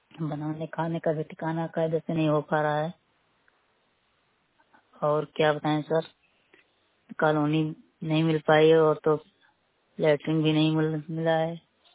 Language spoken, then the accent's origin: Hindi; Gonda, Uttar Pradesh, India; मैं खरगोपुर डेंगू से बोल रहा हूँ, गोंडा की निवासी हूँ।